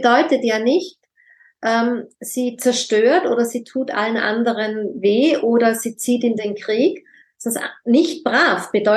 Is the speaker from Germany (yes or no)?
no; Austria; wie ich als Österreicherin immer sagen würde